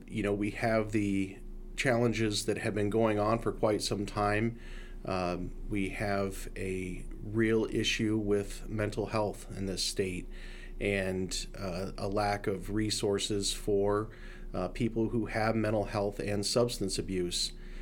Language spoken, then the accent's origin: English; Council Bluffs, Iowa, United States; Sure. I grew up in Council Bluffs, Iowa, and I attended Simpson College